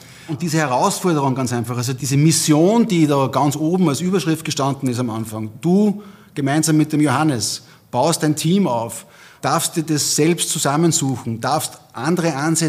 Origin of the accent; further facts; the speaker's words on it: Enns, Upper Austria, Austria; bin Österreicher hier, gleich aus der Umgebung, aus der ältesten Stadt Österreichs.